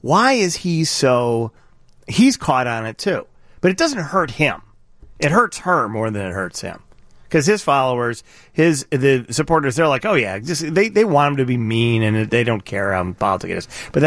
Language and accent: English; United States; But I do know this. I'm an American, and I care about those people based on their experience here for the last 100 years.